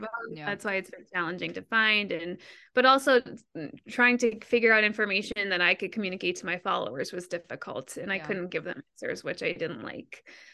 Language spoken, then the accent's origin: English; Boston, Massachusetts, United States; I'm from Boston, for those for listeners that don't know.